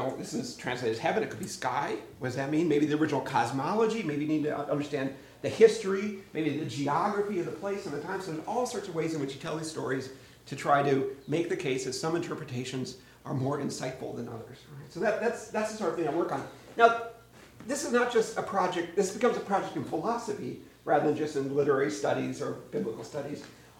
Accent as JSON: {"language": "English", "town": "Northfield", "region": "Minnesota", "country": "United States", "tie": "born or raised there", "said": "In my mind, I'm part of a long history of Northfield people giving teaching talks at Holden Village."}